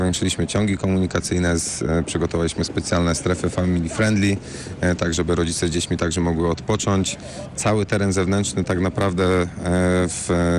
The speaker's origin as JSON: {"language": "Polish", "town": "Poznań", "region": "Greater Poland Voivodeship", "country": "Poland", "said": "Jako poznaniak oczywiście lubię to podkreślać."}